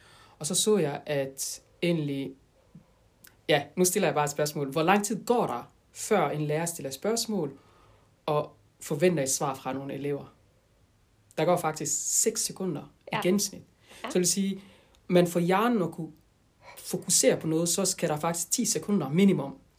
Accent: France; also born or lived in Djibouti; Jeg kom til Frankrig, da jeg var 2 måneder gammel. Men jeg er født i Djibouti, og så har jeg rejst til Djibouti hver sommerferie. Fordi jeg skulle lære de forskellige sprog, vi taler i Djibouti, ud over fransk.

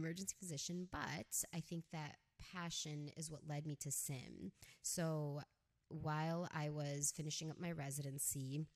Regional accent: Chicago, Illinois, United States; I'm Pakistani/Indian-American, and I'm really just American, right? I'm Chicagoan. I know you guys are in Chicago. I lived there my whole life.

